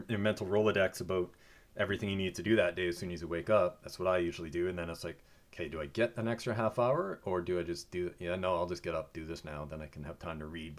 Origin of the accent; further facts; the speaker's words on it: Saskatchewan, Canada; I grew up in Saskatchewan, so cold showers, whatever.